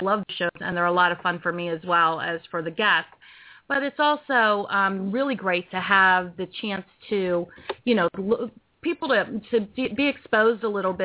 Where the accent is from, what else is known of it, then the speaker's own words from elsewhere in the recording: Pottstown, Pennsylvania, United States; He's from Lancaster, and I'm from the Pottstown area of Pennsylvania, so we are actually probably 45 minutes apart geographically